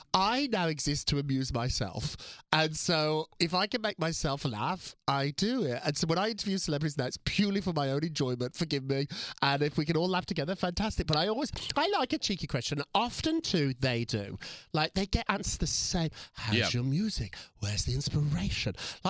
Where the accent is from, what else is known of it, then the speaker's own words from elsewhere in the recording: England, United Kingdom; accent: English; And you can ask it, maybe my accent helps.